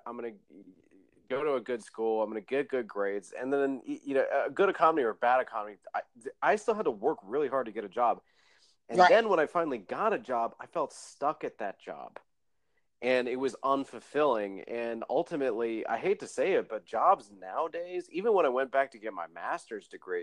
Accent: Charlotte, North Carolina, United States; I'm from North Carolina, so from Charlotte.

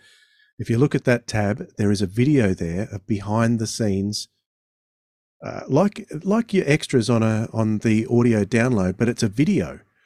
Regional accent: Sydney, New South Wales, Australia; So I grew up in Sydney, so I can give these jokes.

